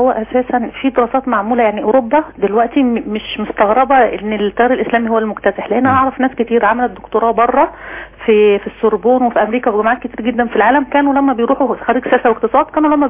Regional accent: Egypt; انا دلوقتي كمصريه

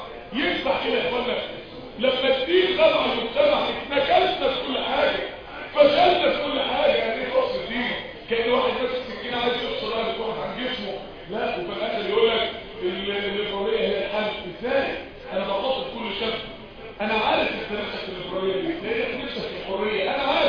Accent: Egypt; يجوا يقضوا شهر العسل عندنا في مصر في بورتو مارينا؟

